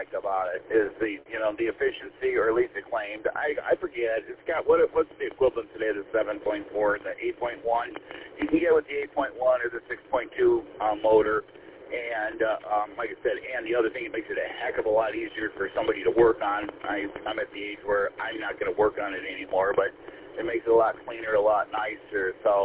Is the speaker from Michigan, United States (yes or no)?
yes; Paw Paw, Michigan, United States; I grew up in the west side of the state. I grew up in Pawpaw, so a friend of mine always had a boat out in Lake Michigan